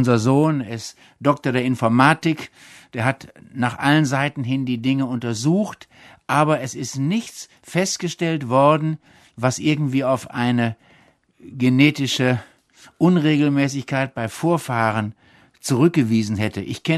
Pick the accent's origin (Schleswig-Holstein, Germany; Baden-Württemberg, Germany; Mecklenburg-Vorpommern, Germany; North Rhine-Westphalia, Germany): North Rhine-Westphalia, Germany; Bielefeld; Wenn ich an die Zeiten meiner Kindheit in Bielefeld denke